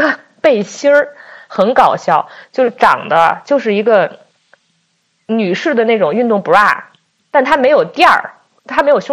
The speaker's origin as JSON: {"language": "Chinese", "country": "China", "said": "因为他们看出来我是中国人"}